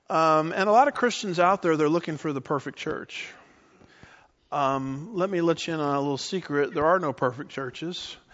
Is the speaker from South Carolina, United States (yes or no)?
no; California, United States; I think of growing up in Southern California, going to the mountains sometimes